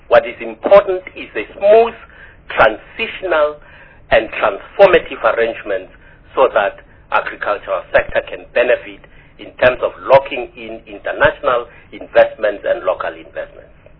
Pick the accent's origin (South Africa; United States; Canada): South Africa; And this is clearly because we are South African.